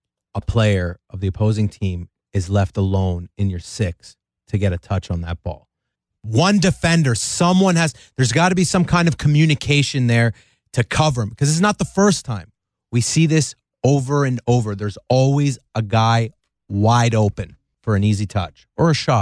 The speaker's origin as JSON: {"language": "English", "country": "Canada", "tie": "born there", "said": "I was called a dumb Greek and let it be known to all of you that I was born in Canada, so I'm Canadian."}